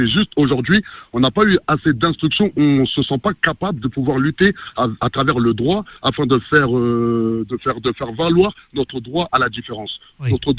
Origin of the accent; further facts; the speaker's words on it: France; réagir en tant que musulman. Nous sommes des Français à part entière avant toute chose.